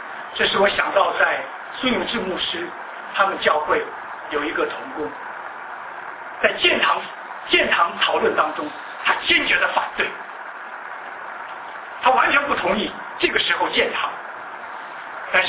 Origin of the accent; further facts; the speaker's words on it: China; 很多时候我们中国人呢，特别是有的时候这个台湾同胞，很多时候对中国人有负担